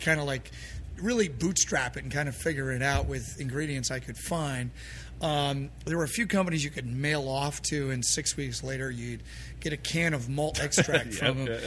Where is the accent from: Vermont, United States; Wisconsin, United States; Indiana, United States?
Vermont, United States; I grew up in Vermont. Vermont's a beautiful place.